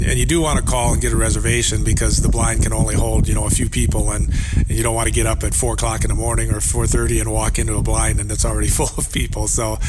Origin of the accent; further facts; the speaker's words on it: Wisconsin, United States; Well, I'm originally from Wisconsin.